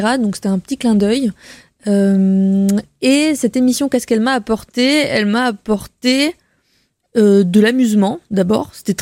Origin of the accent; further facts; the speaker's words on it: Beirut, Beirut Governorate, Lebanon; Alors, j'ai grandi au Liban. Mon père est libanais, ma mère est française. Je suis née à Beyrouth et j'ai passé toute mon enfance au Liban.